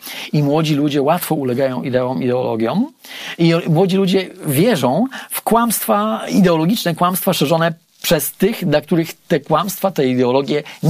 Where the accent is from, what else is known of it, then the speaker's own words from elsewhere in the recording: Podlaskie Voivodeship, Poland; Najbliższa cerkiew w Sokołach znajduje się 20 parę kilometrów latem od mojej rodzinnej miejscowości.